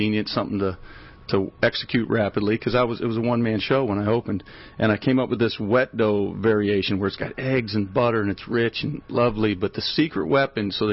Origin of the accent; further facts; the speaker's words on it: Florida, United States; I grew up in South Florida eating Gulf seafood, cooking Gulf seafood, scuba diving, sailing, jet skiing